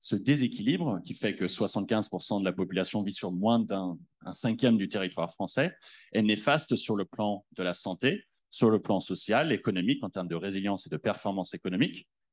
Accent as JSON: {"language": "French", "region": "New York", "country": "United States", "tie": "born or raised there", "also_born_or_lived": "San Francisco", "lives_now": "France", "said": "je suis un urbain à la base. J'ai grandi à New York et à San Francisco. Et maintenant, je suis auvergnat d'adoption. Je vis sur une ferme en Haute-Loire, dans un petit village avec 50 personnes, beaucoup plus de vaches que de personnes."}